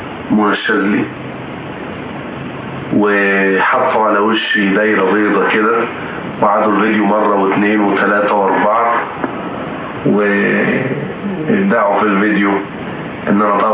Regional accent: Kafr El Sheikh Governorate, Egypt; now in Nasr City, Egypt; أنا أصلا من كفر الشيخ ومقيم في مدينة نصر

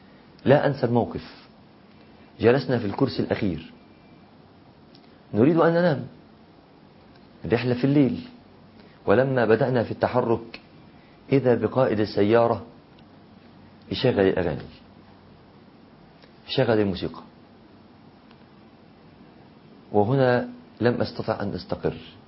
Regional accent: Mansoura, Dakahlia, Egypt; كنت في الأسكندرية وراجع مع أحد إخواني إلى بلدتي في المنصورة

